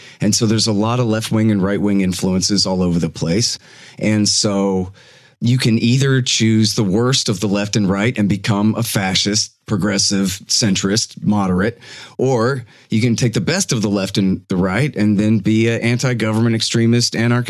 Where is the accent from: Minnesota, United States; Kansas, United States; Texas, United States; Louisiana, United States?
Texas, United States; Austin; also born or lived in Florida / Los Angeles; Well, I was born in Florida. I hate to admit, but I've lived in Austin since I was 3 months old. So that counts.